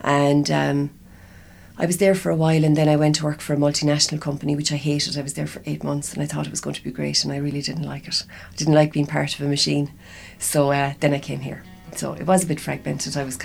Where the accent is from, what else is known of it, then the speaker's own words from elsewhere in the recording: Limerick, Munster, Ireland; I'm from Limerick originally. I went to school, believe it or not, in Scolwater Day across the road. I went to secondary school in Scolcarmel.